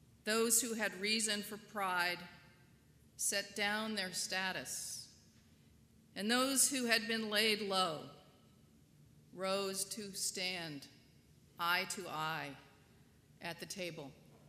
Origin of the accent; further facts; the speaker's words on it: New England, United States; I'm from New England, and people there don't think anything in Texas is old